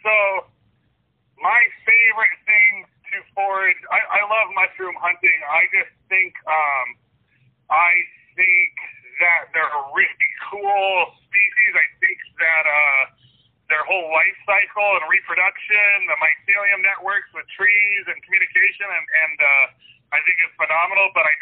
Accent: Oregon, United States; also born or lived in Shelby, Montana; Yeah, I was born in Shelby, Montana. I was raised out in Oregon. We moved to Oregon when I was young, and then I went back to Montana for college

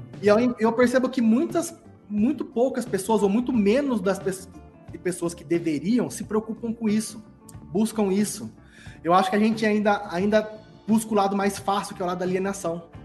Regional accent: Brazil; Eu sou brasileiro e eu estou nesse mesmo bolo.

